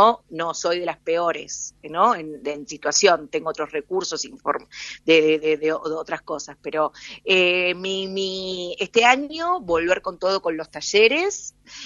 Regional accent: Argentina; como muchos argentinos y argentinas, soy una desocupada.

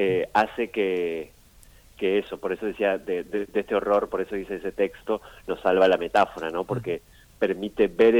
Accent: Gualeguay, Entre Ríos, Argentina; Nosotros somos de Gualeguay, Entre sí. Ríos.

